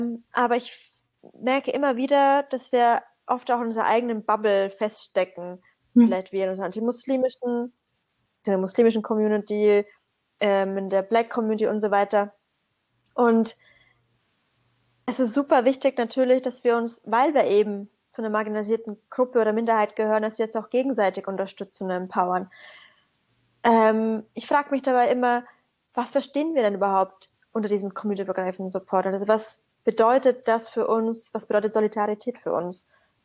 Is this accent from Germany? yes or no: no; Syria; wenn ich erzähle, ich bin aus Syrien